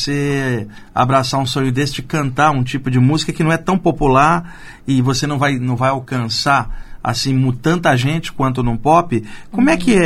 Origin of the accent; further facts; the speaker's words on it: Rio de Janeiro, Brazil; now in São Paulo, Brazil; Eu moro aqui há 20 anos, eu sou carioca